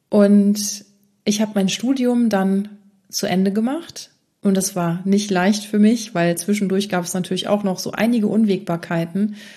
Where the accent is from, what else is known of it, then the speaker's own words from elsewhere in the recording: North Sea coast, Germany; born there; ich bin hier an der Küste geboren, an der Nordsee, da lebe ich momentan auch wieder, ich weiß noch nicht für wie lange